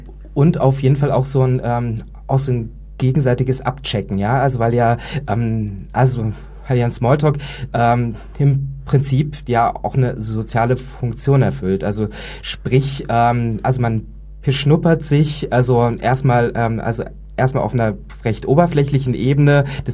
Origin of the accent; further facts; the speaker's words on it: Harz, Germany; also ich komme ursprünglich aus dem Harz